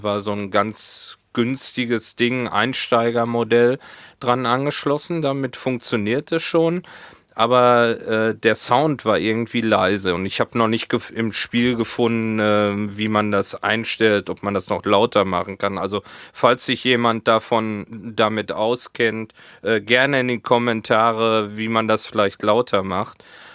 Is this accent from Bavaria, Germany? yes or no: no; Hohenlimburg, North Rhine-Westphalia, Germany; now in Hamburg, Germany; hier in Hamburg gibt's nichts dergleichen wie diese Pommesbude aus Hohenlimburg.